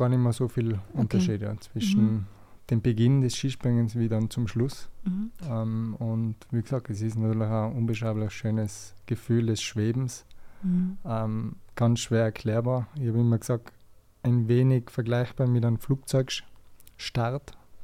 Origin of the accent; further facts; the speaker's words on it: Tyrol, Austria; es hat natürlich als Tiroler so ein bisschen angefangen.